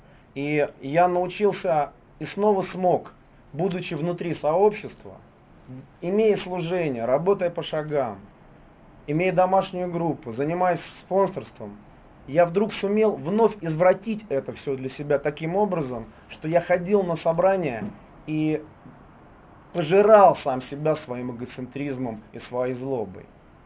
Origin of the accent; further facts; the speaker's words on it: Saint Petersburg, Russia; Я из Питера.